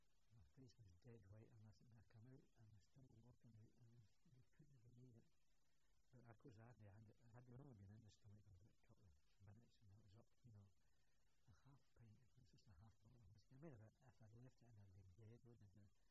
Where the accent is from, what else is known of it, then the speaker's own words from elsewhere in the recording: Scotland, United Kingdom; Being a Scotsman